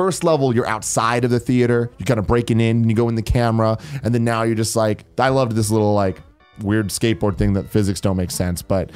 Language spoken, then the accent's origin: English; New York, United States; I'm from the New York area, play a little of everything, and I'm down to chat with anyone.